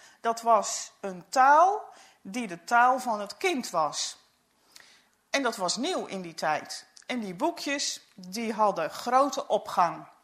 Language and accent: Dutch; Leerbroek, Utrecht, Netherlands; op de boerderij in Leerbroek waar ik geboren ben.